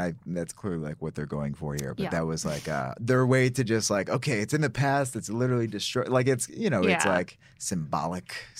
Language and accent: English; Syracuse, New York, United States; I'm from Syracuse, which is upstate New York for people who don't know.